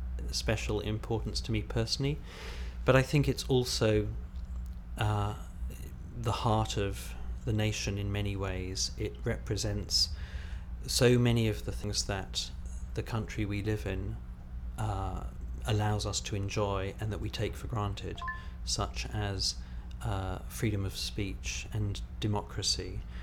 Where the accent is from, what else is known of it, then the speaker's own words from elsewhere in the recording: London, United Kingdom; My date of birth is 28th of October 1967 and I come from London.